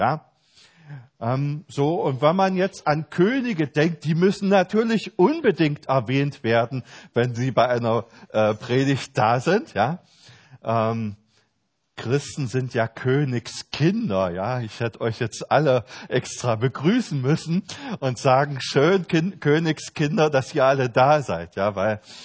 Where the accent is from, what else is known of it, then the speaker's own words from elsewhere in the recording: Germany; now in Austria; Bei uns in Deutschland heißt es Bundeswehr, hier Bundesheer, ja.